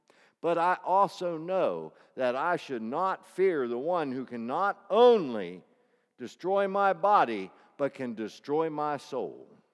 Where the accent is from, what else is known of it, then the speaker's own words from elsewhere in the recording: Glen Rock, Pennsylvania, United States; from Glen Rock, Pennsylvania.